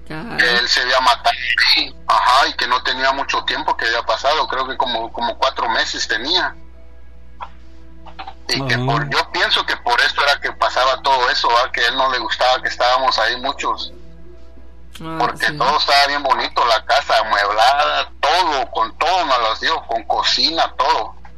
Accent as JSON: {"language": "Spanish", "region": "Veracruz", "country": "Mexico", "tie": "born or raised there", "said": "Soy originario de Veracruz."}